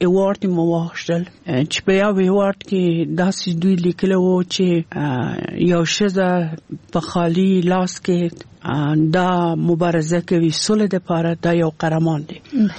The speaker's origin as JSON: {"language": "Pashto", "region": "Kabul", "country": "Afghanistan", "tie": "born or raised there"}